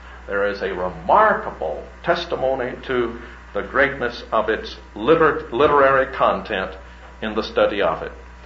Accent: South Carolina, United States; also born or lived in Birmingham; now in Texas; Those of us from the east, southeast, such as I am, in South Carolina, we don't have a whole lot in my hometown, but I lived for a long time in a city in the south. I'm afraid to mention it these days, Birmingham.

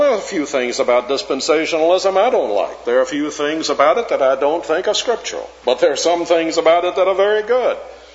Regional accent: Alabama, United States; also born or lived in South Carolina; When I grew up in Alabama, in the little town in which my grandmother lived, the drugstore was only open on Sunday afternoon from 3 to 4

